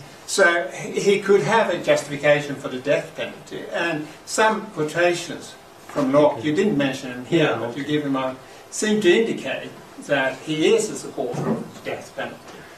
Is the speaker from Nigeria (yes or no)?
no; Sweden; English is a second language; Since I come from Sweden